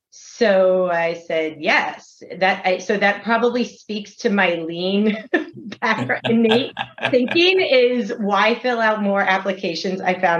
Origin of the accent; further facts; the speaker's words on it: Pennsylvania, United States; So I grew up in Pennsylvania and you're probably going to want to link this to a little bit of how I got to where I am.